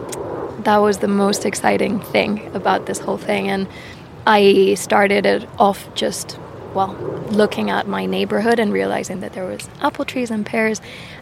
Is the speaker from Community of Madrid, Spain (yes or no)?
yes; Madrid, Community of Madrid, Spain; I grew up in Madrid, but my family come from a small village in Segovia, and they're vegetable farmers.